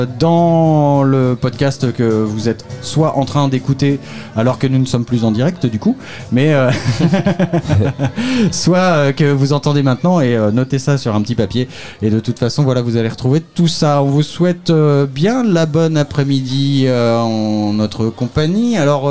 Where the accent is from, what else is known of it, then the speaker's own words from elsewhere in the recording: Caen, Normandy, France; Je viens de Caen et du côté de Caen, il y a Ouistreham